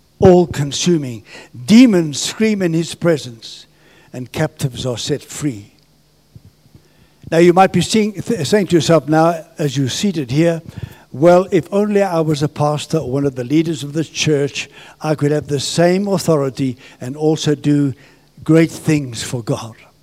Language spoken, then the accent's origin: English; Zambia; born there; As a young boy, I was born in Zambia as a young boy on my granny's farm.